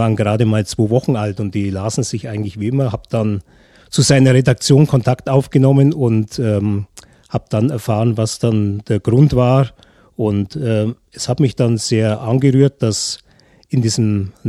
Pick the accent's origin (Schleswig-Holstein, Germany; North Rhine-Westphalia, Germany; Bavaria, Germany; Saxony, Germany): Bavaria, Germany; Augsburg; Ich bin ja auch gebürtiger Augsburger.